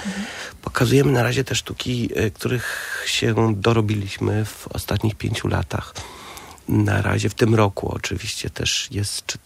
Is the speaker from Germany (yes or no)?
yes; Germany; no ja się wychowałem w Niemczech, czyli zawsze w kieszeni mam plan A, B, C, D, E, jestem dość zorganizowany